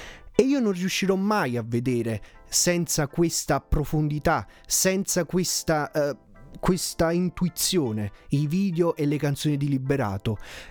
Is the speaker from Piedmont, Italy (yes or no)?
yes; Turin, Piedmont, Italy; Quindi ragazzi, noi siamo di Torino, pensiamoci su